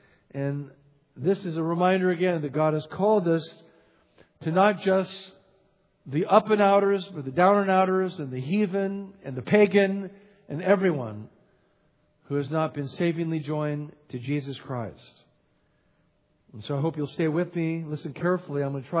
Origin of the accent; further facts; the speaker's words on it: California, United States; moved away as an adult; now in Mississippi, United States; I was sent from California to Mississippi. I left my family 25 years ago.